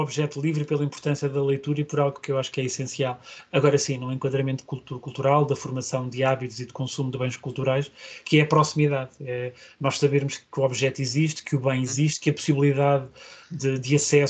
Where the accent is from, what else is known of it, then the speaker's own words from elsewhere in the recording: Lisbon, Portugal; eu nasci em Lisboa, portanto faço parte daquelas pessoas que nunca pode dizer que vai à terra, não é? Porque a minha terra é em Lisboa. E sou uma pessoa claramente que gosta da cidade, sou mais citadino